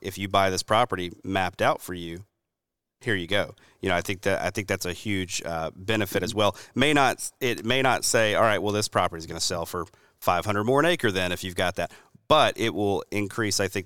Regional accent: the South, United States; And this is especially speaking as a Southerner, I'm looking out at the sea of pines, right, that we've got down here.

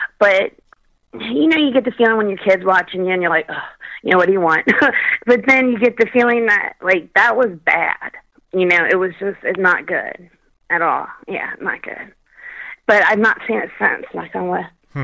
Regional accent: Kentucky, United States; back then, like, I was brought up in Kentucky and stuff, and we just didn't watch TV.

